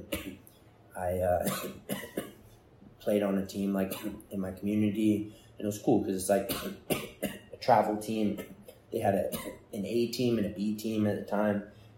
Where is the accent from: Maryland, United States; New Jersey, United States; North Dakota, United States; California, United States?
Maryland, United States; Yeah, I was born and raised in Maryland, like outside of Annapolis.